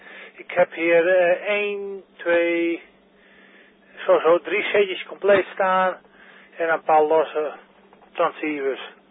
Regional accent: Joure, Friesland, Netherlands; En ik kom nog uit Joure, Friesland vandaan.

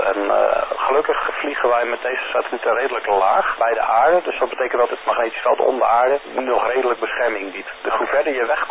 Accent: Voorburg, South Holland, Netherlands; Ik ben een radioamateur uit Voorburg.

